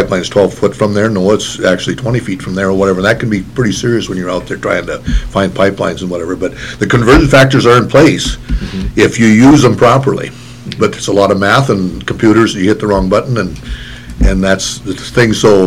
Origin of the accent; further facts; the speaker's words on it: North Dakota, United States; I was born and raised in North Dakota and graduated from NDSU